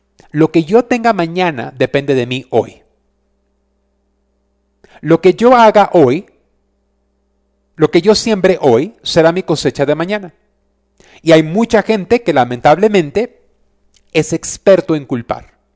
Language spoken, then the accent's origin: Spanish; United States; Yo soy americano, no voy a hablar de mi gente, pero me incluyo.